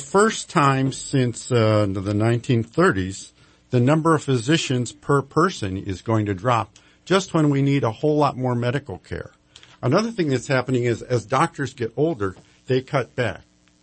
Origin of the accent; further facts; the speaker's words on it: Scottsdale, Arizona, United States; now in Reading, United States; I'm a pathologist from Scottsdale, Arizona, retired to Reading in 2005.